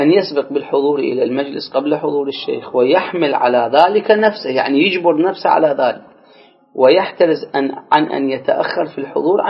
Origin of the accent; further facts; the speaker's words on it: Iraq; يعني إحنا شلون عندنا بالعراق نقول اللي يزعل يدق راسه بالحائط